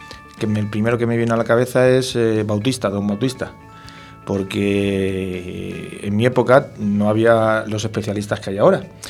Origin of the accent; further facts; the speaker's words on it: San Sebastián de los Reyes, Community of Madrid, Spain; era pequeñita, era en San Sebastián de los Reyes, era un tercer piso, eran tres habitaciones pero muy pequeñitas